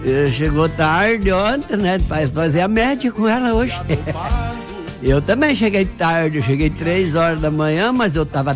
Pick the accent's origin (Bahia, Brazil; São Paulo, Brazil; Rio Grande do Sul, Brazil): Rio Grande do Sul, Brazil; Mas na verdade, nós somos gaúcho nato, né? Nascido no Rio Grande, né? Mas somos, como é que se diz assim, das raízes, né? Os nossos pais, nossos avós, tudo gaúcho, né? Da bombacha larga, né?